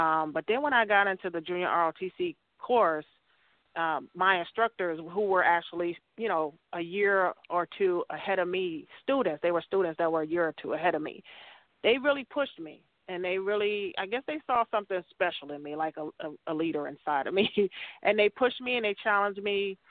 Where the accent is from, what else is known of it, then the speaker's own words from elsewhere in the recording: New York, United States; But like I said, I'm from New York. I got a big mouth